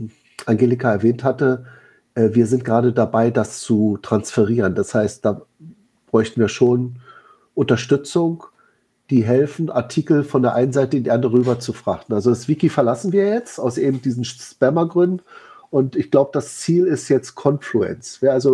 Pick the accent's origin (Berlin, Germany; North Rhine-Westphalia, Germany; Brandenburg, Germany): Berlin, Germany; Also ich bin ja aus Berlin und Köln ist nicht gerade um die Ecke